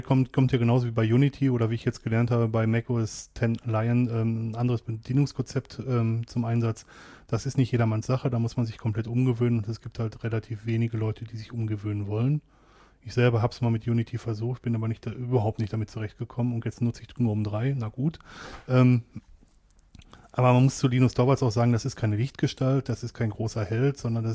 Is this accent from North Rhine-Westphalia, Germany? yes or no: yes; North Rhine-Westphalia, Germany; Der zweite Grund ist, ich komme aus dem Ruhrgebiet